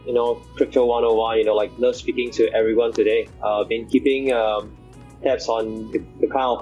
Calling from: Singapore; I'm calling in today from Singapore.

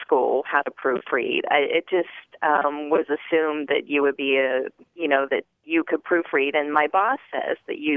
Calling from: Bethesda, Maryland, United States; Bethesda, Maryland.

